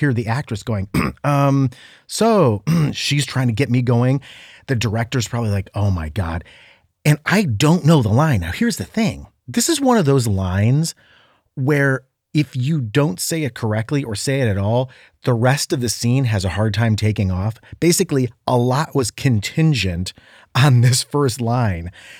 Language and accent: English; Ohio, United States; And I said, I'm from Ohio. I'm from Northeast Ohio.